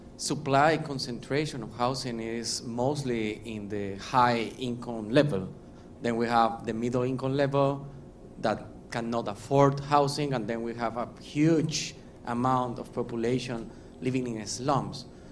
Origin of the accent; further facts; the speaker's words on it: Colombia; English is a second language; from the Masters of Public Policy from Colombia.